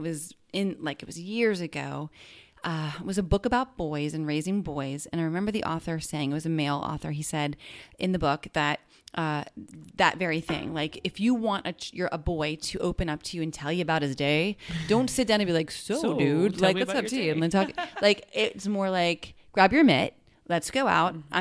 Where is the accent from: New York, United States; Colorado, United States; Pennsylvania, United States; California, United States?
Pennsylvania, United States; See, we're originally from Western Pennsylvania, so we have to stay loyal.